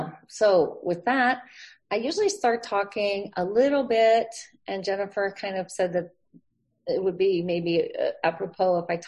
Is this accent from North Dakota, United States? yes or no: no; Fort Collins, Colorado, United States; also born or lived in Washington; I grew up on Crestmore Place. I went to Moore and Blevins and Pooter High. And then I left Fort Collins for about 24 or 5 years and came back.